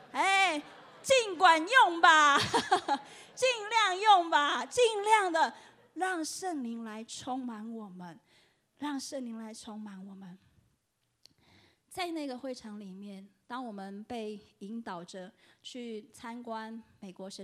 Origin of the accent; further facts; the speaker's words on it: China; now in United States; 我们中国人很喜欢发达，对不对？